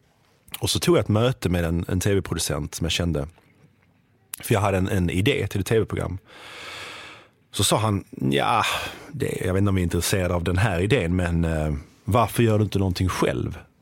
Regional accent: Malmö, Skåne, Sweden; Och även i Malmö där jag kommer ifrån liksom.

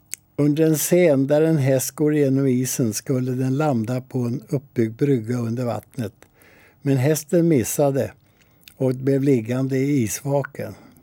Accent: Lidingö, Stockholm County, Sweden; born there; Jag föddes på Lidingö, där det första jag kom ihåg är en eldsvåda i grannhuset

